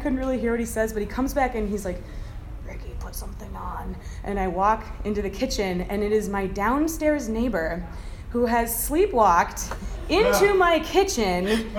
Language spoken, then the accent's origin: English; Detroit, Michigan, United States; I'm from Detroit.